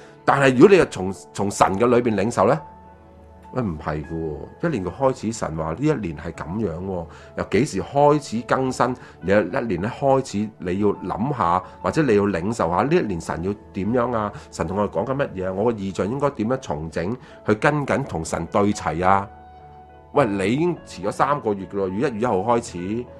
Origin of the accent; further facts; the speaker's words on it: China; 我哋中国人唔系，中国人计农历噶嘛